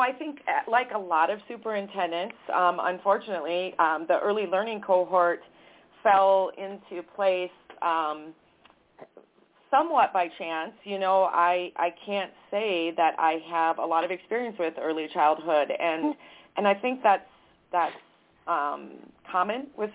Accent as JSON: {"language": "English", "region": "South Dakota", "country": "United States", "tie": "born or raised there", "said": "I am. I grew up in South Dakota."}